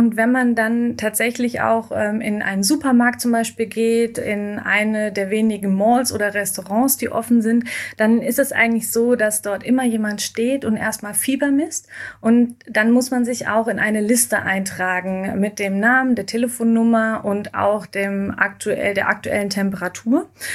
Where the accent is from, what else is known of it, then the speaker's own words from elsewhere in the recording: Germany; ich bin auch Deutsche